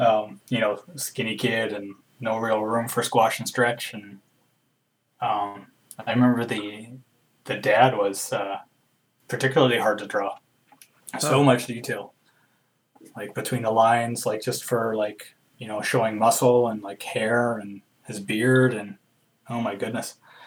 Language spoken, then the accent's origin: English; Saskatchewan, Canada; I'm from Saskatchewan too.